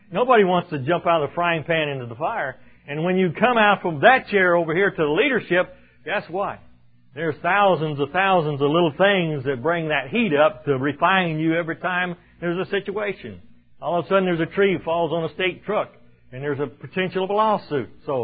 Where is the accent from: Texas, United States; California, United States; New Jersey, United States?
California, United States; I was raised in California, and that was the gold fields and the gold rush days.